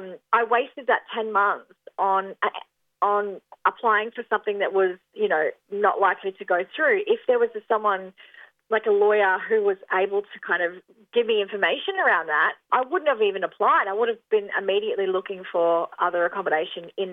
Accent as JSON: {"language": "English", "region": "Queensland", "country": "Australia", "said": "I'm originally from Queensland and I wanted to go back home to Queensland to my family because I lost my housing down here."}